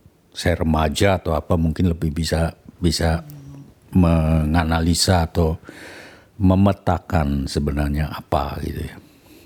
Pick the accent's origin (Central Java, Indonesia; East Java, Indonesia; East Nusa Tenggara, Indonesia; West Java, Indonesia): Central Java, Indonesia; Tegal; born there; saya lahir Tegal ya, di Kemantran